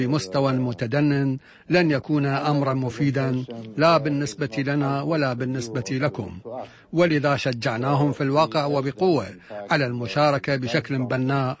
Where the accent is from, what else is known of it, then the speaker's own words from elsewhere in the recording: Iraq; نحن نريد كعراقيين أن يكون الإيرانيون معنا في شرم الشيخ.